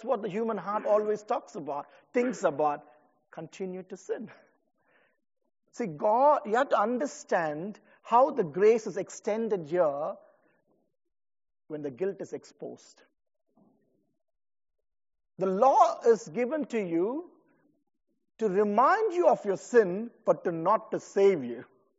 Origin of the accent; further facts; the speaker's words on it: India; I come from India with many religions.